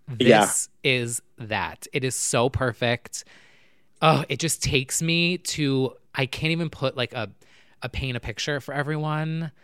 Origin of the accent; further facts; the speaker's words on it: New Jersey, United States; Now, I'm from New Jersey.